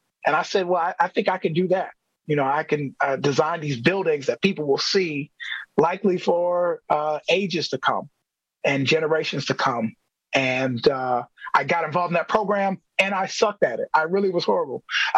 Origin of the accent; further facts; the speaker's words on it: Milwaukee, Wisconsin, United States; I grew up in the Sherman Park neighborhood.